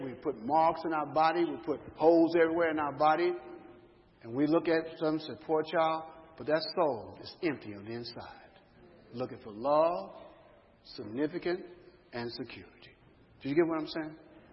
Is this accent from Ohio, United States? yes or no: no; Chicago, Illinois, United States; I grew up in Chicago, there in the inner cities